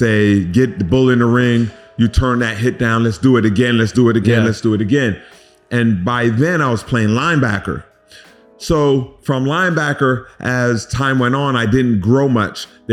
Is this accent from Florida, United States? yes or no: yes; Miami, Florida, United States; So, you know, I'm from Miami and I learned to play football in the mean parks, these little league parks in Miami.